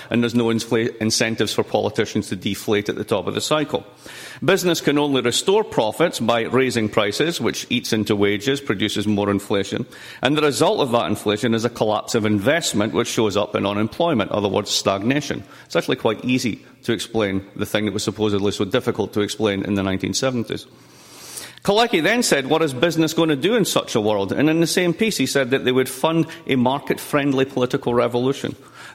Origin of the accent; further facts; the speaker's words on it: Scotland, United Kingdom; now in United States; I see it very much being a Scot who lives in the United States